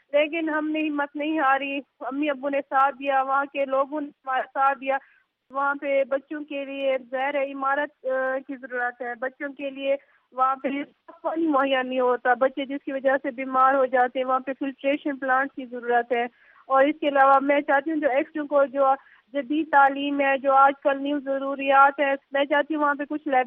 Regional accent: Pakistan; اور میں قصبہ خیبر صدات سے بلونگ کرتی ہوں جس کی تحصیل علی پور ہے, ضلع مظفر گڑھ ہے.

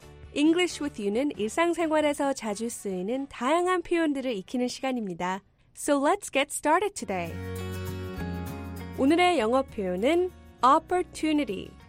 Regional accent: United States; 미국에서 자란 제가 봐도 미국은 역시 기회의 땅이라는 생각이 듭니다.

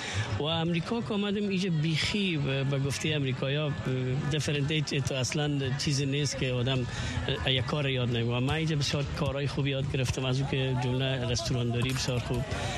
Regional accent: Afghanistan; now in United States; ما بسیار وقت از افغانستان برامدیم، آمدیم پاکستان و یک مدت به مسکو و به طرف های کشورهای شبه به اصطلاح الماتا و طرف ها کار کردیم و امریکا که آمدیم

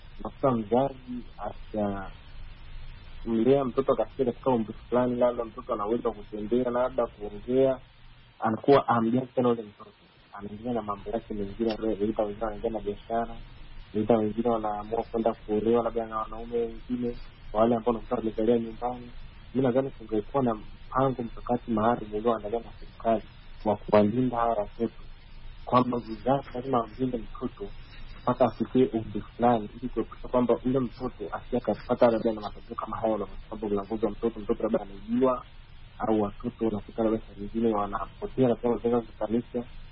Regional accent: Rombo, Kilimanjaro, Tanzania; natokea Rombo, mkoa wa Kilimanjaro.

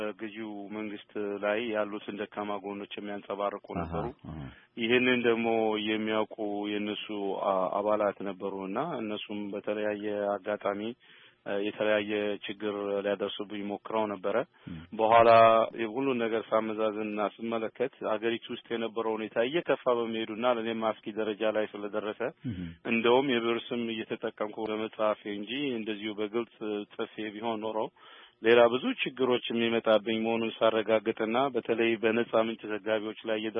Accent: Addis Ababa, Ethiopia; moved away as an adult; now in United States; ተወልጄ ያደግኩት የድሮ አሮጌ ቄራ የሚባለው አካባቢ ነው።

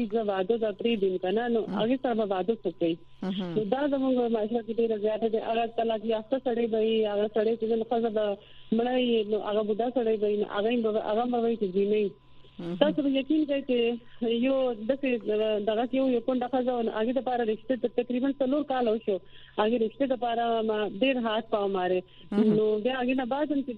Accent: Khyber Pakhtunkhwa, Pakistan; د موږ د خیبر پښتونخوا

